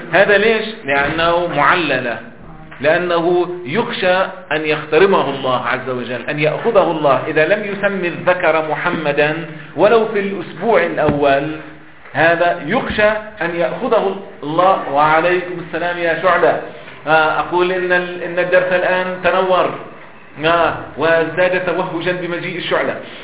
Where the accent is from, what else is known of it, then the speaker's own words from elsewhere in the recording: Lebanon; نعم، لا سيما عندنا في لبنان هذا يعد عيبا كبيرا